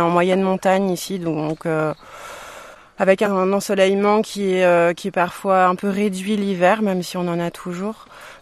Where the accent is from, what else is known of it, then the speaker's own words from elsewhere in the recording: Paris, Île-de-France, France; Moi, je viens de Paris